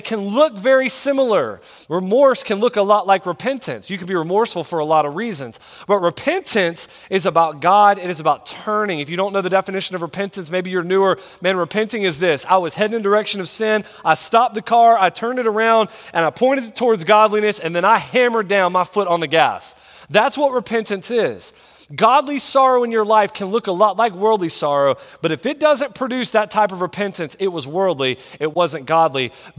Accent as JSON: {"language": "English", "region": "Florida", "country": "United States", "said": "You guys know, if you've been around our channel for a while, that I am from Florida."}